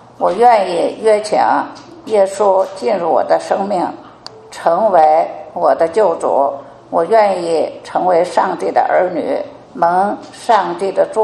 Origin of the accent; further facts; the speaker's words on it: China; 我来自中国大陆，今年82岁。